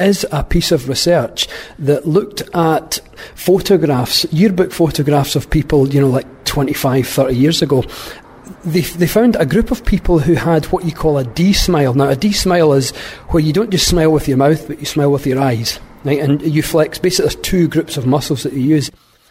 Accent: Scotland, United Kingdom; I think a lot of people, especially where I was brought up in Scotland, a lot of people feel small and insignificant.

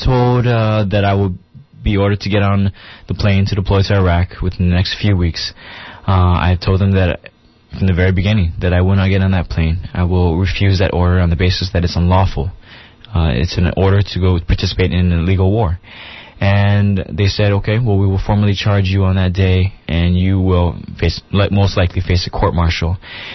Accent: United States; As an American, we believe in certain principles according to our Constitution

